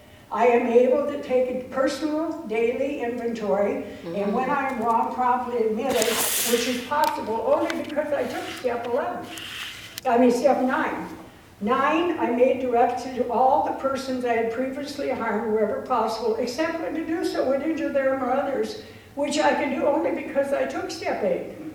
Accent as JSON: {"language": "English", "region": "Iowa", "country": "United States", "said": "This year, I'm from Iowa. I spent the winter in Yuma."}